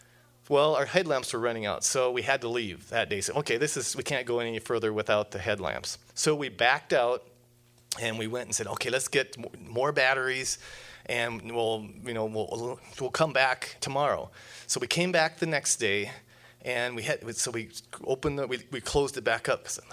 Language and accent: English; North Dakota, United States; Basically, I'm from North Dakota. Sorry about that. That's one of those things I'm kind of embarrassed about. But I spent about my first 30 years there